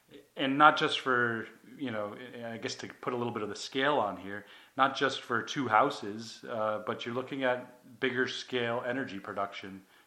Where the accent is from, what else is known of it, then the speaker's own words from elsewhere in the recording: Connecticut, United States; Just I grew up in Connecticut